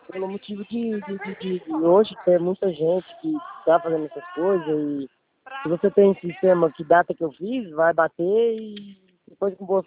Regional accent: Pauliceia, São Paulo, Brazil; Ah, eu sou de Pauliceia.

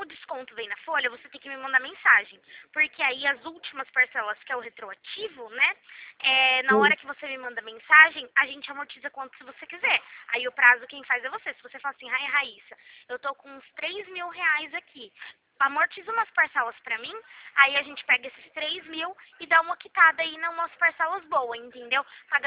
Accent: Presidente Prudente, São Paulo, Brazil; a gente é de Presidente Prudente também.

